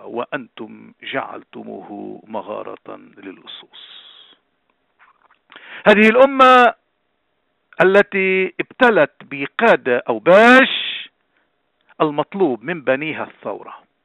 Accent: Lebanon; نحن أبناء هذه الأمة العظيمة، نحن أبناء لبنان المقدس

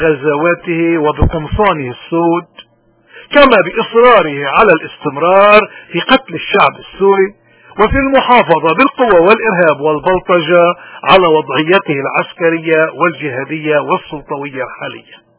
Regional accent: Lebanon; أهم واجب علينا كلبنانيين ما نقول إلا لمن آمن فيه

